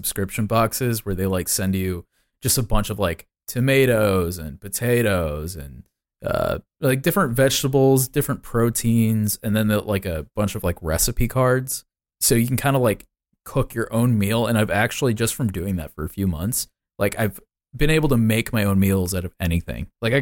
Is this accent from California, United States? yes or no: yes; San Diego, California, United States; I mean, I'm from San Diego, and that's like... In San Diego, that's pretty much all they do.